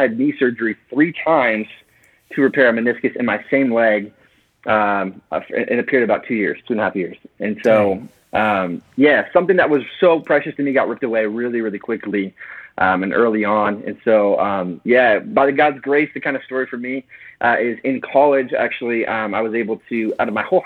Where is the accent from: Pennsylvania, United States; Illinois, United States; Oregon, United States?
Oregon, United States; Oregon City; also born or lived in Portland; But yeah, grew up in Portland, Oregon, and a little town called Oregon City.